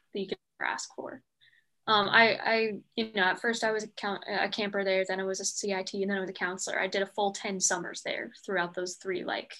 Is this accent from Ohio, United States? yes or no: no; Connecticut, United States; everything that makes me different from the people that I grew up with in Connecticut, because like the town where I came from, if you were different, you were different